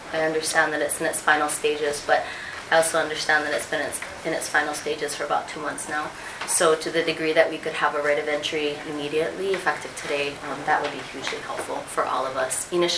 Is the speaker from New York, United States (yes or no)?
no; Hawaii, United States; I'm actually from Kauai, so these are my peeps.